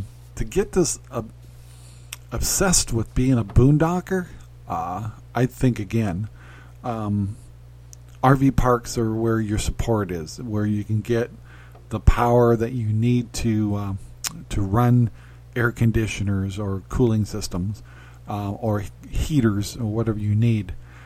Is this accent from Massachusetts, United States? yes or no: no; Arizona, United States; maybe I'm more sensitive to it because I'm from Arizona.